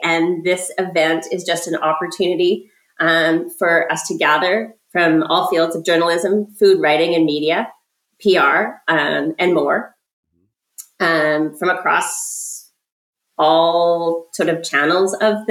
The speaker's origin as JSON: {"language": "English", "country": "Canada", "said": "Again, being Canadian, our membership is predominantly American from the United States"}